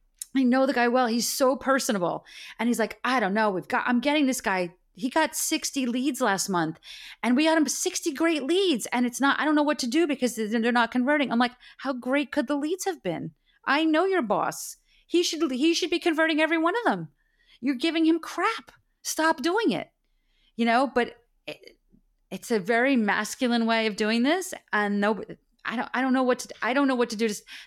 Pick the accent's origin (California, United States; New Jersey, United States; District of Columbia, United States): New Jersey, United States; I'm from New Jersey. I talk 100 miles an hour.